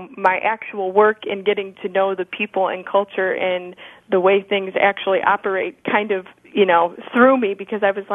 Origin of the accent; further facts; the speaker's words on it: United States; In terms of my safety and how I've been perceived here as an American, I felt very welcomed